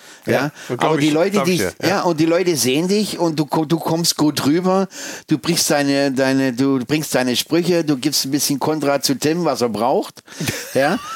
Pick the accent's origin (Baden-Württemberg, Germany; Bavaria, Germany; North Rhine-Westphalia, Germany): Baden-Württemberg, Germany; Reutlingen; also born or lived in Berlin; Ja, und dann bin ich in Reutlingen aufgewachsen, also Reutlingen bei Stuttgart.